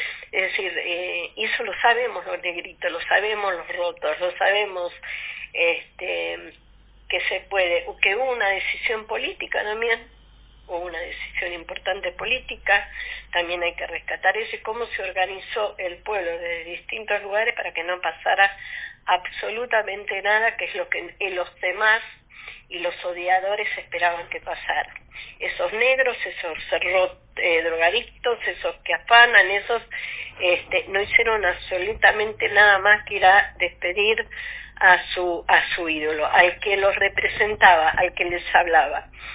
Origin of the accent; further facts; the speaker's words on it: Quilmes, Buenos Aires Province, Argentina; Quilmes, mi ciudad natal y mi ciudad de origen y de pertenencia en su momento